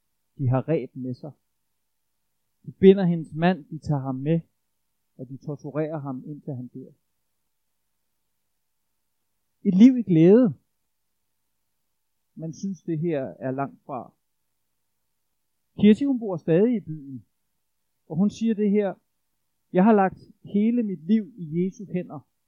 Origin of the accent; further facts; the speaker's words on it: Brøndby, Capital Region of Denmark, Denmark; now in Ølstykke, Denmark; jeg er Brøndby-dreng. Men i 20 år og plus har jeg levet i Ølstykke